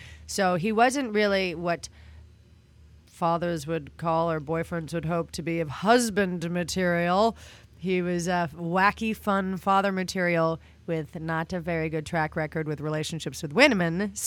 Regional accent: Montreal, Quebec, Canada; I'm from Montreal, Canada

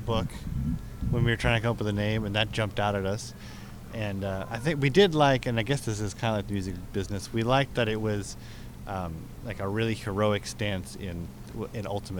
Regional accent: South Africa; my dad's an Anglophile because I'm from South Africa.

